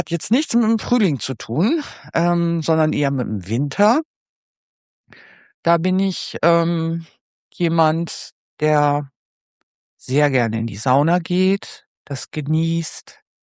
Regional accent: Lower Saxony, Germany; Ich komme aus dem Ostfriesischen

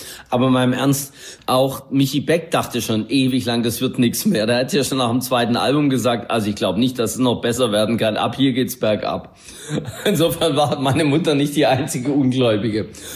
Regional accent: Baden-Württemberg, Germany; weil man ja normalerweise zu Hause immer das beste schwäbische Essen bekommt als Schwabe

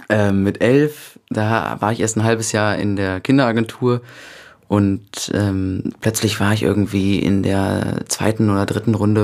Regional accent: Cologne, North Rhine-Westphalia, Germany; born or raised there

